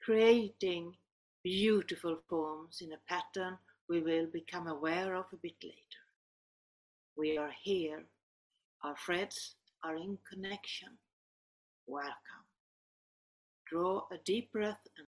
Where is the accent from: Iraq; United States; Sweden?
Sweden; English is a second language; I come from Sweden